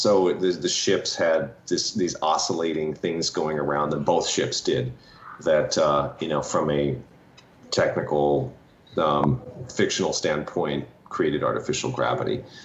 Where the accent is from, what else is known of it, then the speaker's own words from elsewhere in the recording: Minnesota, United States; we grew up in Minnesota, and there was no entertainment business there really to speak of.